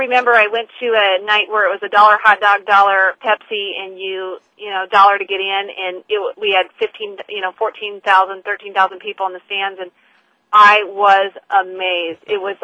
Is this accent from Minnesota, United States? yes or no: no; Iowa, United States; also born or lived in Norfolk, Nebraska; Actually, I'm from Iowa, but I was born in Nebraska. I was born in Norfolk, Nebraska.